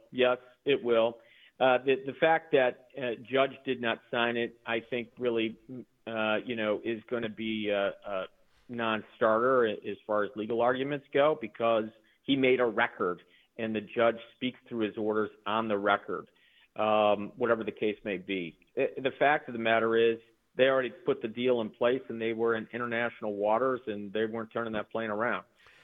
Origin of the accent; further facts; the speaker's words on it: Allen Park, Michigan, United States; a gentleman from my hometown, Allen Park, 30 years here in the country